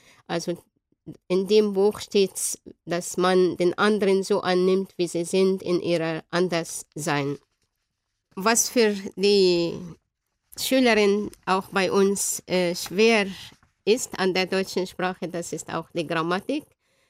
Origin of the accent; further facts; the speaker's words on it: Alexandria, Alexandria Governorate, Egypt; German is a second language; Ich komme aus Alexandria in Ägypten. Ich bin 1963 geboren.